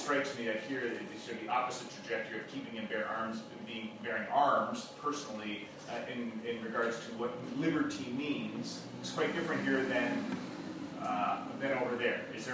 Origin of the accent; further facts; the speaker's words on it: Canada; I'm a Canadian. To the south of us, I spent a lot of time in the United States.